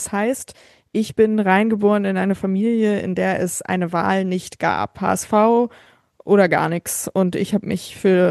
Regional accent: Hamburg, Germany; Ich bin halt in Hamburg geboren und aufgewachsen.

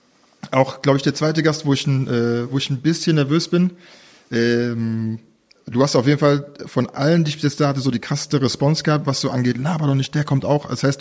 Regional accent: Düsseldorf, North Rhine-Westphalia, Germany; Also ich komme aus Düsseldorf, ich könnte niemals so cool bleiben.

